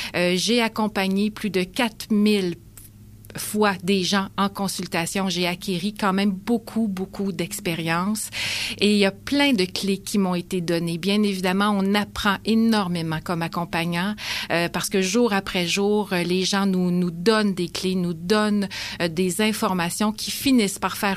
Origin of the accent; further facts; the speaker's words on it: Quebec, Canada; Je viens de l'Outaouais. J'ai grandi dans une famille un peu spéciale parce qu'on était dans les premières familles de la ville où les parents se séparaient.